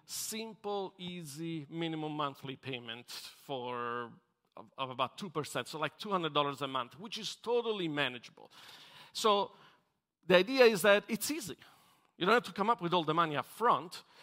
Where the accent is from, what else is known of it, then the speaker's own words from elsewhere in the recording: Italy; now in United States; I come from Italy, and it was very difficult to get any credit.